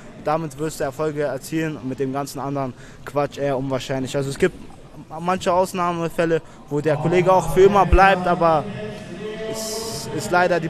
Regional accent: Dagestan, Russia; now in Germany; hauptsächlich war die Inspiration meine Heimat Dagestan. Da ist es Nationalsport, Volkssport, und meine Eltern haben da auf jeden Fall viel Mühe reingegeben.

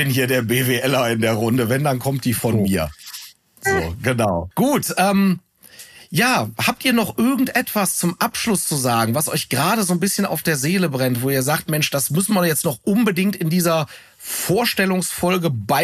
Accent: Leverkusen, North Rhine-Westphalia, Germany; hier aus meiner Nähe, aus meiner Heimatstadt, aus Leverkusen

